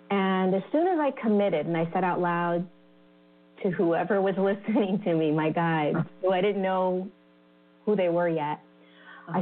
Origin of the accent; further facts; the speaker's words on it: California, United States; born there; Yeah, so I was born in California.